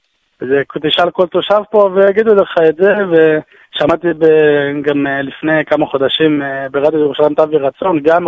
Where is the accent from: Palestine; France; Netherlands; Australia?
Palestine; Kiryat Arba, West Bank; now in Jerusalem, Israel; אני גרתי בתור ילד, גרתי בקרית ארבע.